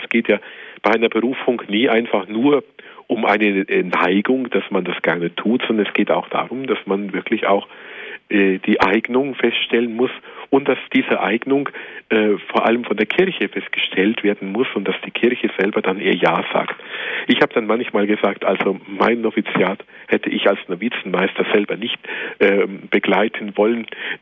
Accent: Kronach, Bavaria, Germany; also born or lived in Kulmbach; ich stamme aus Kronach und bin in Kulmbach dann zur Schule gegangen.

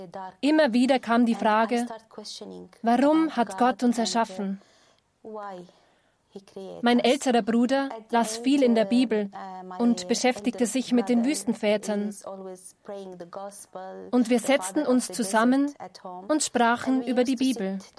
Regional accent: Damascus, Damascus Governorate, Syria; moved away; Damaskus. In Damaskus, der Hauptstadt von Syrien.

